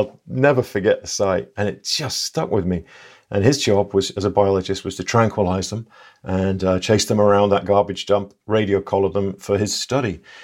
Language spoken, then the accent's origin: English; England, United Kingdom; Yeah, I'm English, so there have been no bears in England for 1,000 years.